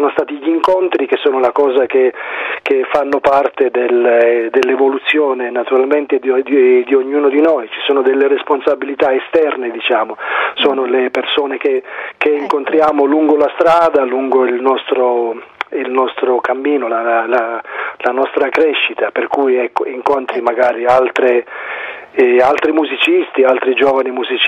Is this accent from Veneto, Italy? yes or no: no; Rosolini, Sicily, Italy; moved away as an adult; also born or lived in Siracusa; io ho trascorso l'infanzia a Rosolini, come dicevi prima, poi l'adolescenza a Siracusa